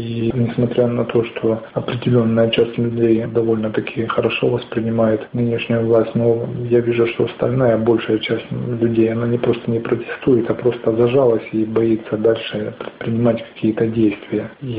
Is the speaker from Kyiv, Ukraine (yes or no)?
no; Sloviansk, Donetsk Oblast, Ukraine; Очень неприятно быть в родном городе, когда вокруг ходят много вооруженных людей в масках.